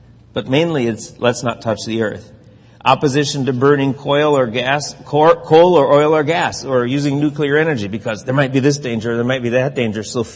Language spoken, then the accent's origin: English; Wisconsin, United States; When I was growing up in Wisconsin, if I saw that thing, I would have called it a minnow.